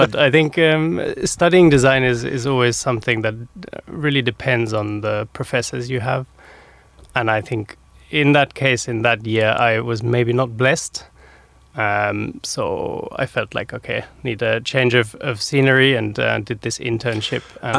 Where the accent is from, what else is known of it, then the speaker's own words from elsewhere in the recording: Germany; I grew up with like two identities, never knew what I was, moved there, immediately knew I'm German